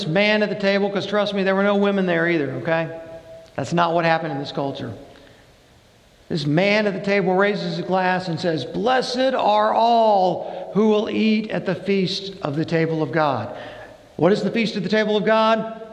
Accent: the South, United States; Now, I grew up in the South, and where I came from, there was a word for something like that.

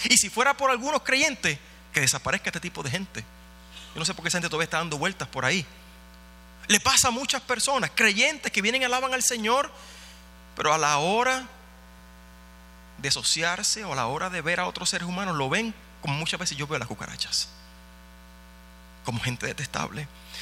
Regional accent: Puerto Rico; Y será por la experiencia que yo tengo de donde yo vengo en Puerto Rico.

